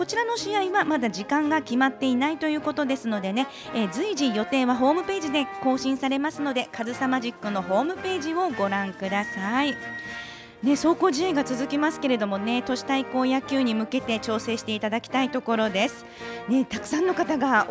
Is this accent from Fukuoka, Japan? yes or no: yes; Fukuoka, Japan; 私の地元なのでね、福岡市